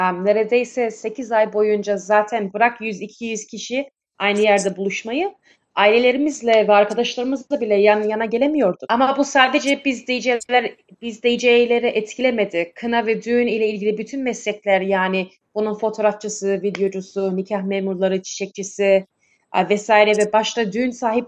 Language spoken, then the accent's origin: Turkish; Dallas, Victoria, Australia; Avustralya'da doğdum işte. Dallas'ta ya da daha çok bilinen başka adıyla Bramaros tarafında büyüdüm.